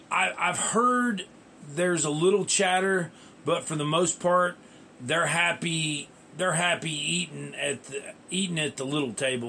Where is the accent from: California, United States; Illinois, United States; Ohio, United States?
Ohio, United States; Mansfield; born there; Well, I was born in Mansfield, Ohio, which is in between Columbus and Cleveland.